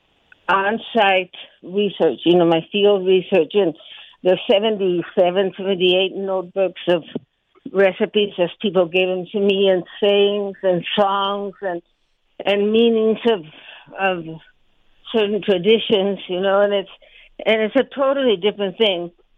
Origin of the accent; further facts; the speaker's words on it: Sonora, Mexico; We always had a Mexican meal for lunch.